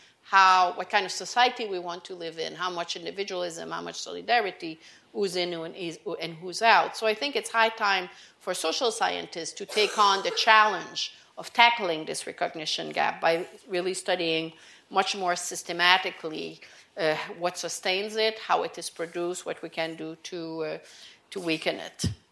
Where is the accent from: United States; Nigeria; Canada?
Canada; as a Canadian, when I was a teenager